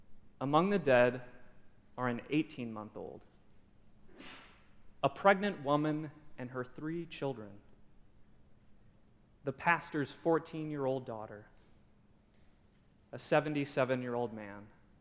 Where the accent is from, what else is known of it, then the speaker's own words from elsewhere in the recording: Orange City, Iowa, United States; the New Yorker magazine published an article about my hometown, Orange City, Iowa.